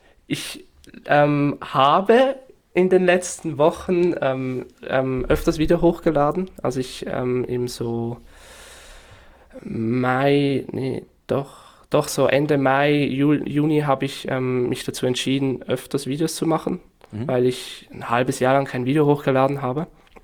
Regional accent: Northwestern Switzerland, Switzerland; Ich komme aus der Nordwestschweiz.

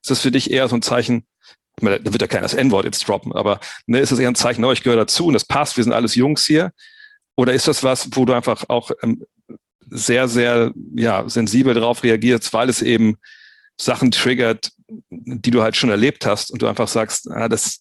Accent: Wolfsburg, Lower Saxony, Germany; ich bin auch aufgewachsen im Problem, der Stadtteil in Wolfsburg, Multikulti

